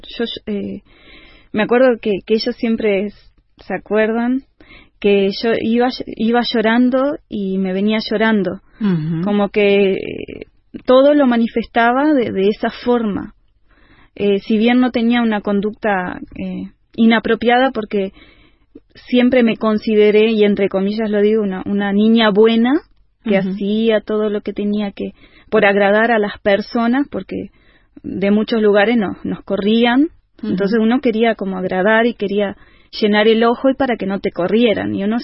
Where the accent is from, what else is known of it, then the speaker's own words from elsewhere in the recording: Minas, Lavalleja, Uruguay; born there; yo nací en Minas, en el departamento de La Valleja, y mi familia no es cristiana.